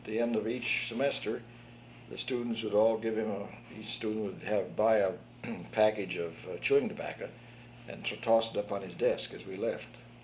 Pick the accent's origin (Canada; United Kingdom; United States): United States; Denver, Colorado; also born or lived in California; Well, I was born in Denver, Colorado, December the 11th, 1907. Went to grade school there until about the age of 12, I judge, when we left because of my mother's health and went to California.